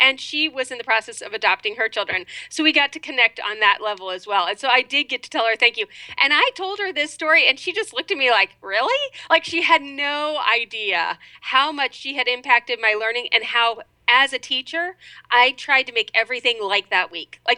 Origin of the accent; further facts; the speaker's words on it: Cleveland, Ohio, United States; now in Cincinnati, United States; No, since I grew up in Cleveland, they know how to handle snow.